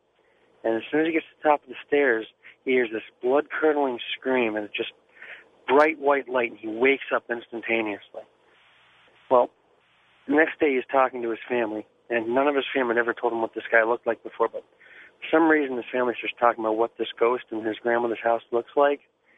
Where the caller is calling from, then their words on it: Connecticut, United States; from Connecticut.